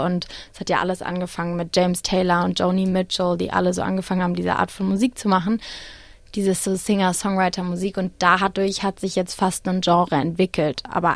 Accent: Berlin, Germany; ich komme aus Berlin

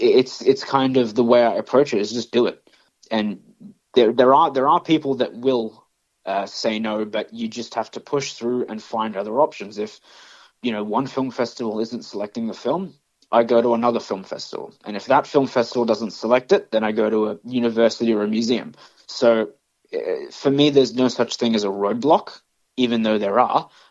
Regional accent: Australia; yes, I am Australian

